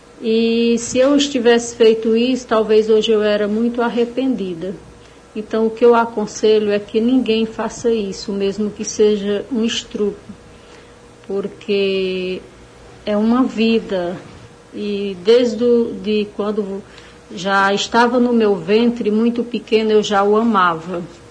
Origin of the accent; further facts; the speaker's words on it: Marcolândia, Piauí, Brazil; Eu sou de Marcolândia.